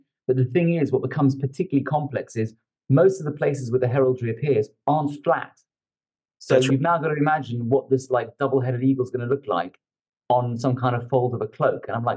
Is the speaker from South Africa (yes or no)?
yes; South Africa; And so I grew up in South Africa.